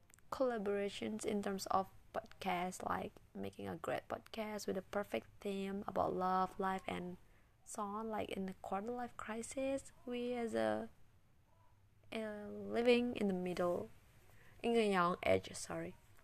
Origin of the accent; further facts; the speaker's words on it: Indonesia; English is a second language; I think that Indonesian citizens, I come from Indonesia, and I think like Indonesian people couldn't recognize my podcast